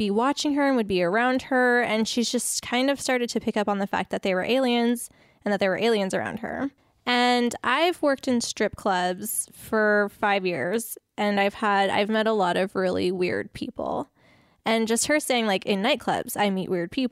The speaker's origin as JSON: {"language": "English", "town": "Phoenix", "region": "Arizona", "country": "United States", "tie": "born or raised there", "said": "I grew up in Phoenix."}